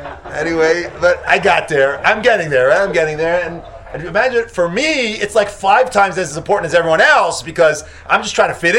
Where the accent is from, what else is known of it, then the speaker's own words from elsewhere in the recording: Teaneck, New Jersey, United States; I'm what they call a Harry, okay? I grew up in Teaneck, New Jersey.